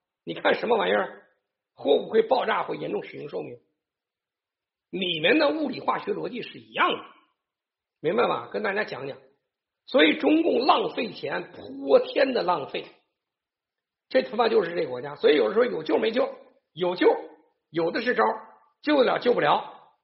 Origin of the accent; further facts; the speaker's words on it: Taiwan; 我是台湾人，我也可以随时在台湾注册一个党